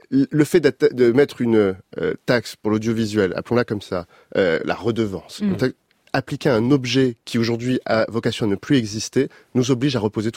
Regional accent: Paris, Île-de-France, France; Je suis né et j'ai grandi à Paris

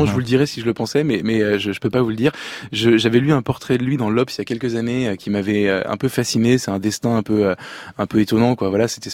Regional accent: south of France, France; je viens du sud de la France

